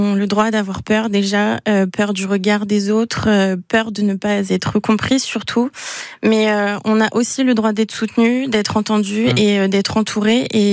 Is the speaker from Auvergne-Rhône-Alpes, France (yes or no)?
no; Chambray-lès-Tours, Centre-Val de Loire, France; moi j'ai grandi à Chambray, j'ai vécu cette situation aussi à Chambray, mes parents y habitent et donc pour moi c'était essentiel de rester basée à Chambray